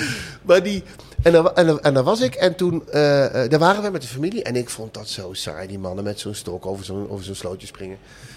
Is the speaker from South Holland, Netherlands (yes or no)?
no; North Brabant, Netherlands; ik kom uit Brabant, joh.